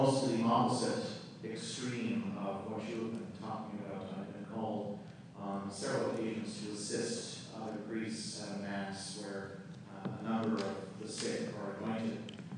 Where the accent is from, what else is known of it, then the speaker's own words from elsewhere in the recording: Canada; I'm from Canada